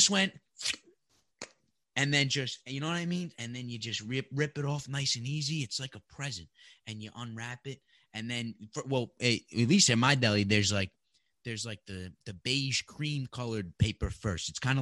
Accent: New York, United States; I'm from New York, but I go to Jersey frequently.

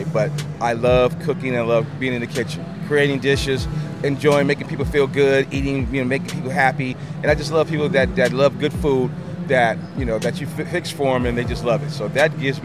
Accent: Los Angeles, California, United States; now in Birmingham, United States; Well, I am from Los Angeles. I've been in Birmingham 3.5 years.

